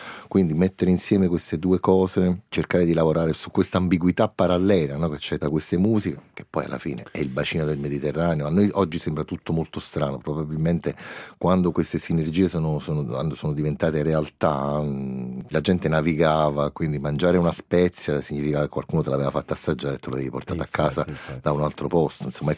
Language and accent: Italian; Lombardy, Italy; io sono cresciuto in provincia di Milano